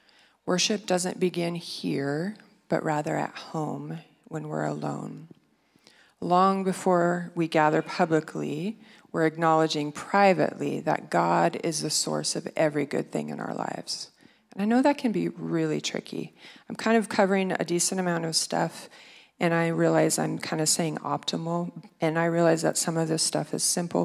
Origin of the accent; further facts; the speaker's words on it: Midwest, United States; And I grew up in the Midwest, and it was hot in the summer